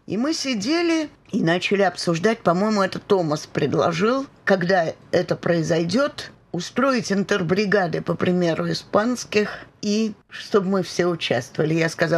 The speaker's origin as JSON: {"language": "Russian", "region": "Moscow", "country": "Russia", "said": "Конечно, они не могли забыть, что я москвичка"}